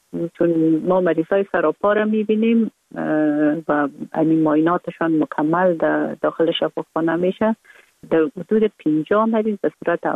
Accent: Kabul, Afghanistan; born or raised there

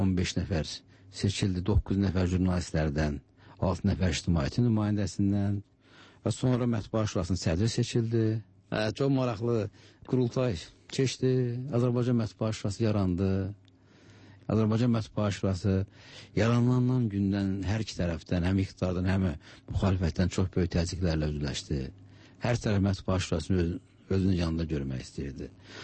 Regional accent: Fahraga, Kvemo Kartli, Georgia; born or raised there; moved away as an adult; also born or lived in Baku / Moscow

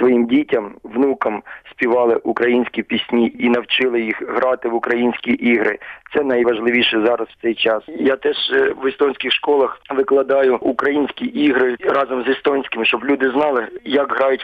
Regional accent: Donetsk Oblast, Ukraine; born there; Я народився на Донеччині, в маленькому шахтарському місті. Мій прадід та прабабця та бабця, вони приїхали туди із Рівно

